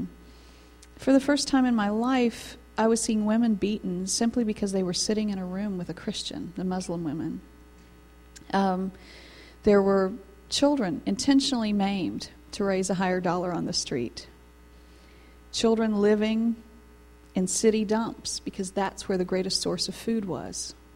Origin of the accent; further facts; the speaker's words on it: Tennessee, United States; Now, I grew up in Tennessee. I grew up on my grandfather's farm.